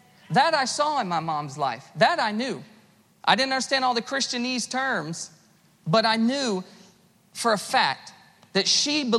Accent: the South, United States; I'm from the South, and down there, they whooped their children, okay?

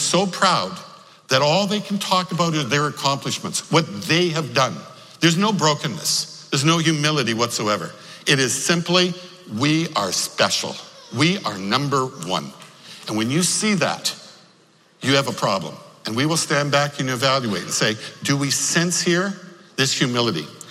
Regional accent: Regina, Saskatchewan, Canada; now in New York, United States; I grew up in Regina, as I say, in Saskatchewan, up in Canada.

